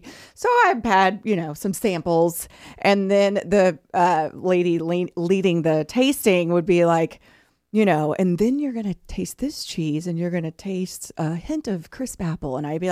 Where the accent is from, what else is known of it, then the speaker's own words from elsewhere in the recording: Plainview, Texas, United States; You know, I grew up in Plainview, Texas, which is a very small town.